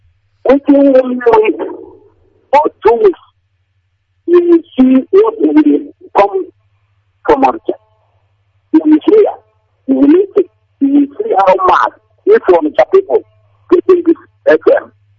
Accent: Uriala, Nigeria; now in Onitsha, Nigeria; I'm a native of Uriala in the local government. Then I'm calling you from Onitsha.

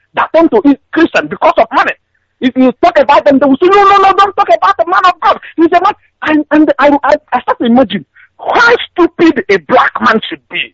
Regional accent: Ebonyi, Nigeria; now in Austria; I based in Austria, but I come from Ebonyi State, from Okukuluku government area.

